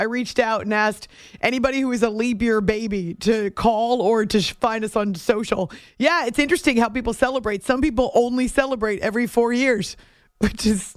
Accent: Northeast, United States; now in New Jersey, United States; I didn't grow up in the New York area, but I grew up in the Northeast. And I know that since I moved to New Jersey to work here at the network

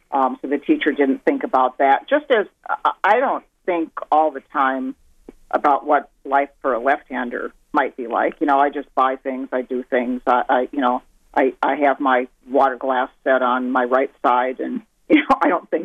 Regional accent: Minnesota, United States; now in Massachusetts, United States; I grew up in Minnesota, you know, and we ate Colby Longhorn cheese. And when I moved to Massachusetts

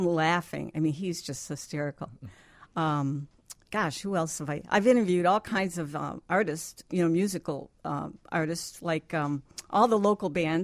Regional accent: Villa Park, United States; I grew up in Villa Park.

